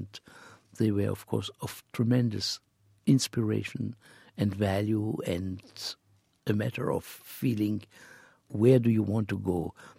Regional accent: Israel; The reason was I came from Israel.

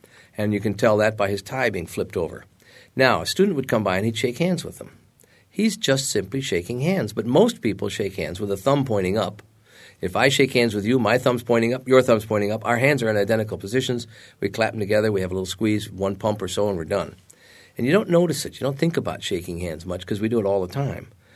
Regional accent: St. Paul, Minnesota, United States; Minnesota, St. Paul, Minnesota.

